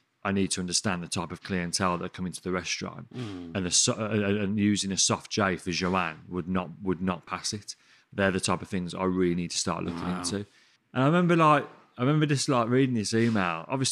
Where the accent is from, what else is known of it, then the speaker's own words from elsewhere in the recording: Sutton Coldfield, West Midlands, United Kingdom; accent: Brummie; So my accent was coming out more and more. And I said, "Yeah, yeah, yeah." So I've got some from Sutton Coldfield.